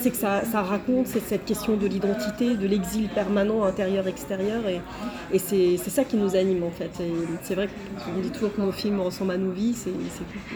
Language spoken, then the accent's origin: French; Switzerland; also born or lived in Morocco / Mexico; Finalement, Genève est notre port d'attache, la Suisse est notre port d'attache, mais et l'un et l'autre, finalement, on a grandi au Maroc, au Mexique, ensuite on a énormément vécu à l'étranger, à Cuba, aux États-Unis, au Canada